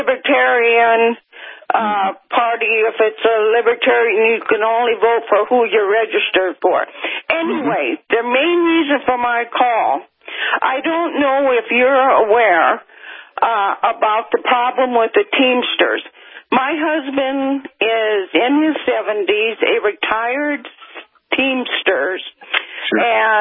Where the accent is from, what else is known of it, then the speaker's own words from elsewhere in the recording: Minot, North Dakota, United States; I lived in two states, although I'm originally from Minot. I lived in two states where there was voter registration